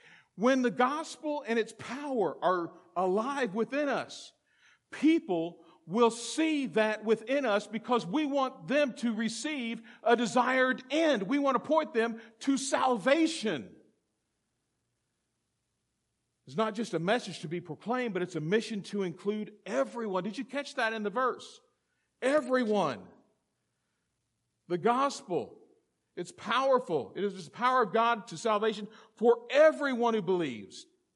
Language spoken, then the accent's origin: English; Tampa, Florida, United States; I'm from Tampa, the Tampa area. And I'm a pastor of a church there.